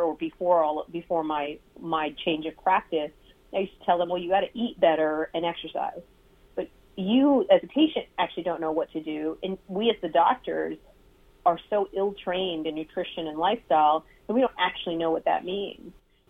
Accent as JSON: {"language": "English", "country": "India", "said": "I'm Indian, so I grew up learning about Ayurveda"}